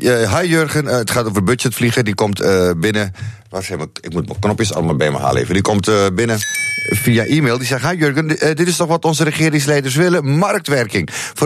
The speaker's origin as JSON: {"language": "Dutch", "country": "Netherlands", "said": "maar ik ben Nederlander"}